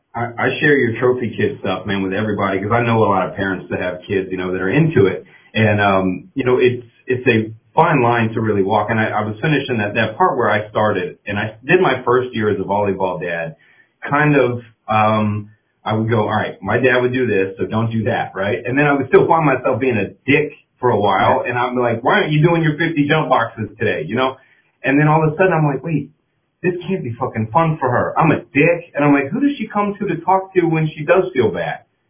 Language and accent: English; Orlando, Florida, United States; also born or lived in Marco Island; I'm from Orlando. I moved home and he moved back.